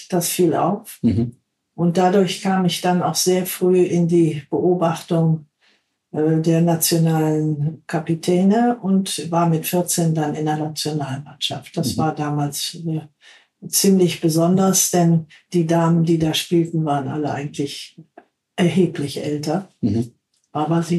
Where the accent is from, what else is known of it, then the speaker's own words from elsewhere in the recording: Krefeld, North Rhine-Westphalia, Germany; Ich komme ja aus Krefeld im Rheinland.